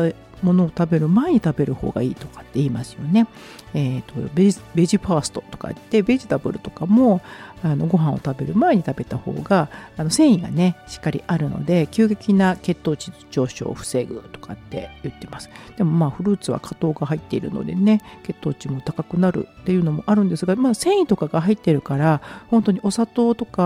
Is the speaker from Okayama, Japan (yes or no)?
yes; Okayama, Japan; さすがにね私岡山県出身でございますので、やはりこの時期一番美味しいのは白桃ですよね。